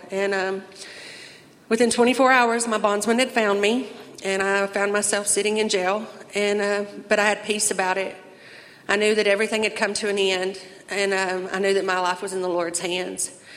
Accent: Cookeville, Tennessee, United States; I'm 35 years old. I'm from Cookeville, Tennessee.

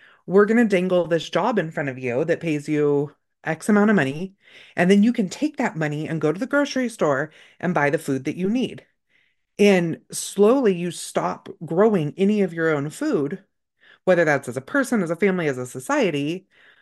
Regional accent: California, United States; I grew up in Northern California. It was hippies. When I moved to Idaho, people were like, oh no, we don't call them hippies here.

